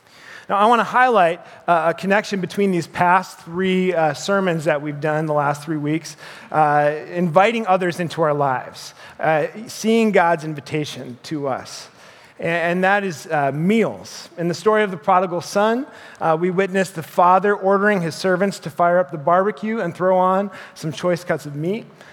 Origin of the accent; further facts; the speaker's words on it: Chicago, Illinois, United States; I mean, I'm from Chicago, where there's millions of people everywhere